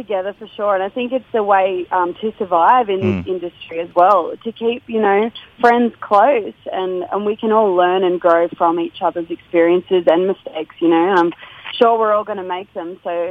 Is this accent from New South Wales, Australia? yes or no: yes; Mount Russell, New South Wales, Australia; living in Sydney now, so it's good to have that network of, you know, homegrown friends in the big city, because it's such a change from where I grew up in Mount Russell in Inverell.